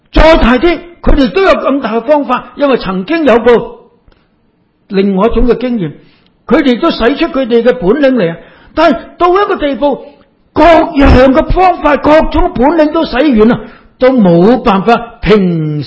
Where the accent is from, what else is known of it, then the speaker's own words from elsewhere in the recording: Hong Kong; 你话我哋香港人比其他外国人好得多啦